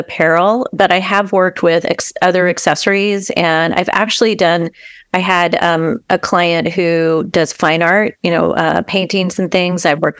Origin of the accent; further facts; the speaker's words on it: Dallas, Texas, United States; Well, I'm a Texan. I grew up in Dallas and I used to ride in rodeos and not many people know about that.